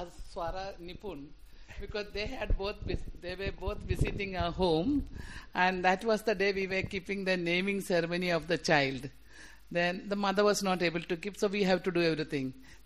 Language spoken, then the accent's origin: English; Kerala, India; I was born and brought up in Kerala, in a very remote village. Those days when I was growing up in that particular village, we had no electricity connection.